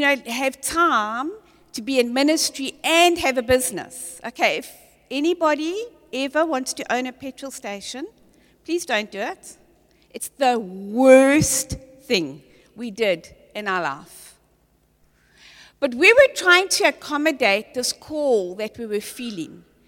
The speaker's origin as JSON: {"language": "English", "region": "KwaZulu-Natal", "country": "South Africa", "tie": "born or raised there", "said": "We grew up in Natal. We were living in this beautiful little town called Scottburgh."}